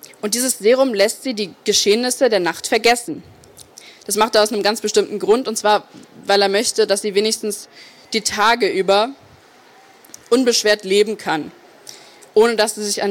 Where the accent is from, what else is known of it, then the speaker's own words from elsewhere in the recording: Frankfurt am Main, Hesse, Germany; Ich komme aus Frankfurt am Main und habe gerade diese Woche mein Abitur geschrieben.